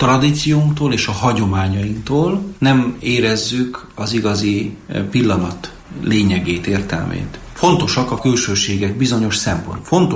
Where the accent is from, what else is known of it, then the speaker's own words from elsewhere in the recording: Camăr, Sălaj, Romania; Olyan gyülekezetből származom, egy párciumi faluból, úgy hívják, hogy Kémer